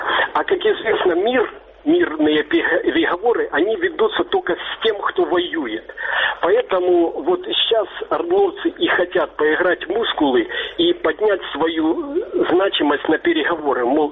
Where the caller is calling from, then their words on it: Kremenchuk, Poltava Oblast, Ukraine; Здравствуйте … Кременчук.